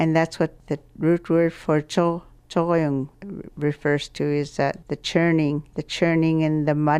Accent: Aleknagik, Alaska, United States; I'm from Aleknagik. The way we pronounce it is Aleknagik

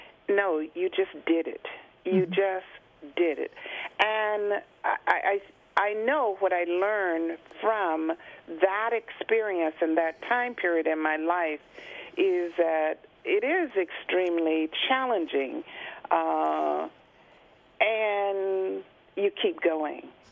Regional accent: Georgia, United States; I grew up in Georgia and with my grandmother, and during the time that the work for African Americans was picking cotton.

